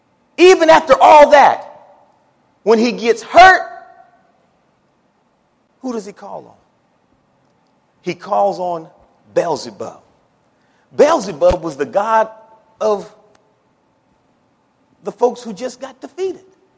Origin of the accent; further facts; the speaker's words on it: Akron, Ohio, United States; That's my hometown. Akron, Ohio is where I'm from.